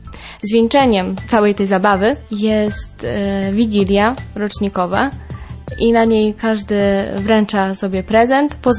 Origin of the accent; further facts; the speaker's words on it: Lesser Poland, Poland; Ja również wtedy nie wyjeżdżam do mojej rodzinnej miejscowości, która znajduje się w województwie małopolskim.